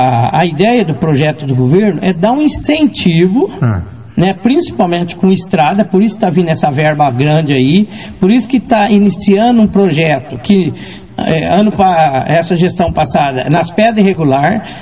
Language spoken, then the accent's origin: Portuguese; Paraná, Brazil; eu sou das Três Águas